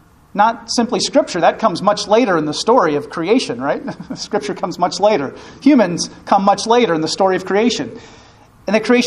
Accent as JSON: {"language": "English", "town": "Canton", "region": "Ohio", "country": "United States", "tie": "born or raised there", "said": "I grew up in Canton, Ohio."}